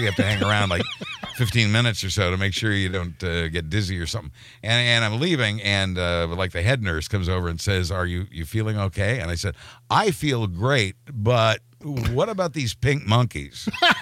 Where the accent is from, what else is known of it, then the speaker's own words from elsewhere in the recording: Kansas, United States; I'm from Kansas.